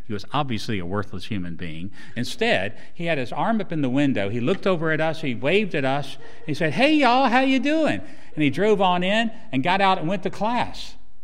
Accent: Roanoke, Virginia, United States; I grew up in Roanoke, Virginia, which is just up the road, Southwest Virginia. I'm a hillbilly from Southwest Virginia, proud of it, okay?

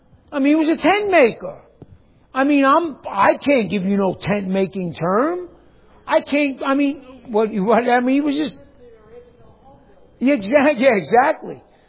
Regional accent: New York, United States; Does anybody go camping? I'm from New York. Tents are like, so.

